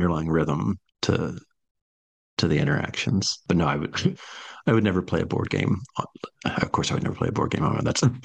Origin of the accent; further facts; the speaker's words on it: United States; And as an American who, like most Americans, doesn't really know that much about other cultures, that sounds plausible to me